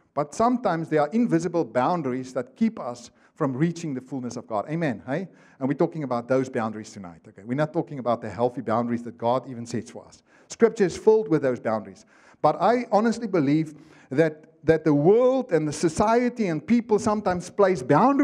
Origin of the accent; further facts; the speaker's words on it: Karasburg, Karas Region, Namibia; I went to my hometown, Karasburg, which is like, you know, you blink your eye and you're through